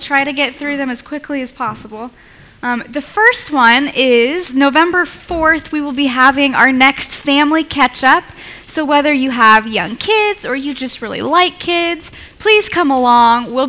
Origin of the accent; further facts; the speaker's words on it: United States; now in United Kingdom; An also very exciting thing for me as an American